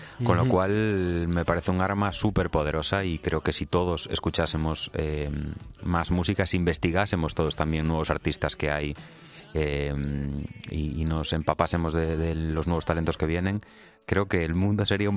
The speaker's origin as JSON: {"language": "Spanish", "town": "Santiago de Compostela", "region": "Galicia", "country": "Spain", "said": "Pues lo principal es el acento, ya de primeras, que me acompaña siempre. Y lo segundo, yo creo que siempre llevo la típica palabra que se dice que es como muy gallega, que es la morriña."}